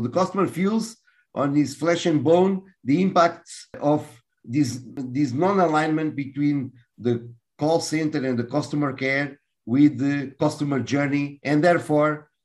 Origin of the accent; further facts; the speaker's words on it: Portugal; also born or lived in Mozambique; So I'm Portuguese, but I'm a global citizen. Even from my family perspective, I was born in Mozambique. My mother, she's from Goa, India. So we have been around for a long time in different countries